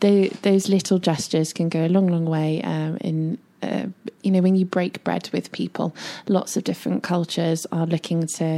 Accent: United Kingdom; as a Brit, we have a really bad reputation for being culturally aware

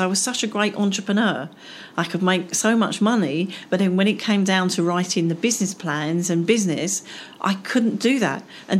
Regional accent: East of England, United Kingdom; because I am from Essex, and we used to go down the seafront

